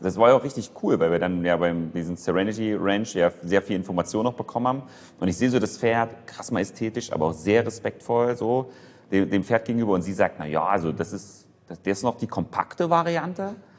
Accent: Leipzig, Saxony, Germany; Leipzig. Also ist schon groß.

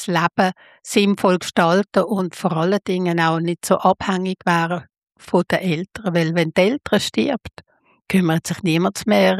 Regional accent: Basel, Basel-Stadt, Switzerland; ich bin in Basel aufgewachsen, oder?

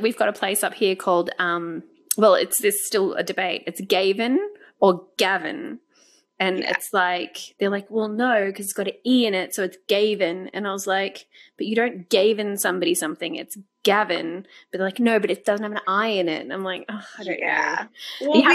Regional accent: Australia; Well, to be fair, there's places in Australia that we try to pronounce ourselves, and they're pretty, I mean, places like near me, like Mullumbimby

